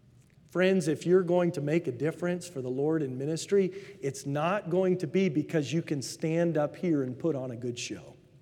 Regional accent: Texas, United States; I'm from Texas. I'm native. I know there's a few fellow Texans in here today.

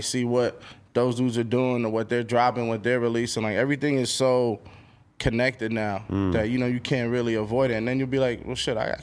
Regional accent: Queens, New York, United States; growing up in Queens, when you used to go to like another borough to see a girl

